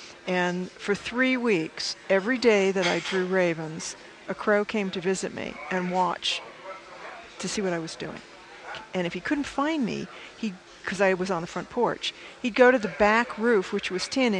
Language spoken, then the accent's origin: English; New England, United States; also born or lived in Hawaii; I've lived in Hawaii. I grew up in New England. Water, water, water.